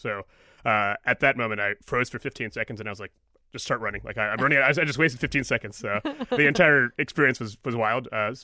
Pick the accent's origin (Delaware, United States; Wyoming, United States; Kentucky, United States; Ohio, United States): Ohio, United States; Columbus; When I grew up in Columbus in the industry